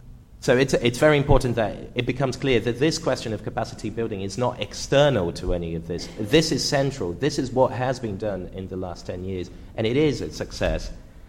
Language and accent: English; Porto Alegre, Rio Grande do Sul, Brazil; English is a second language; because I'm from Brazil. I used to live in Porto Alegre.